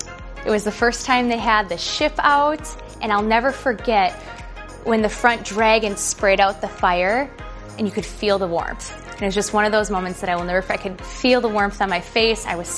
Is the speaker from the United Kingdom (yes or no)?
no; Oakdale, Minnesota, United States; I'm from Oakdale, Minnesota, and this is my second year on the team.